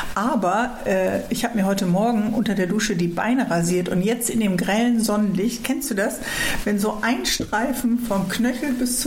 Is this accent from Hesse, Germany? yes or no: no; Worpswede, Lower Saxony, Germany; Paula Modersohn-Becker aus meiner Heimat oben, Worpswede bei Bremen